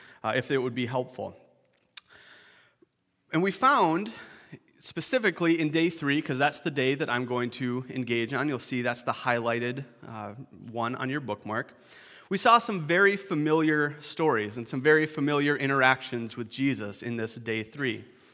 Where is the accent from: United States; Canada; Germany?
Canada; but I'm Canadian, and I'm really nice, so I'm not going to say anything about it.